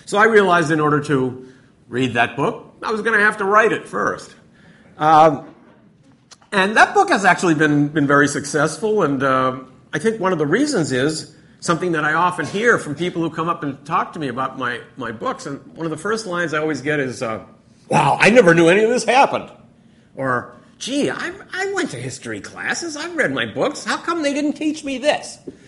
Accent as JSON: {"language": "English", "country": "United States", "said": "I'm from America."}